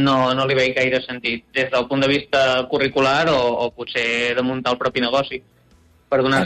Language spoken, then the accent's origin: Catalan; Manresa, Catalonia, Spain; de Manresa.